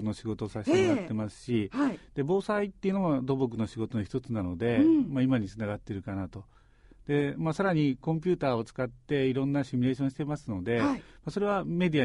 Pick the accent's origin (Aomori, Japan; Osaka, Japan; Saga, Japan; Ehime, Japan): Ehime, Japan; Saijo; 西条高校出身です、地元です。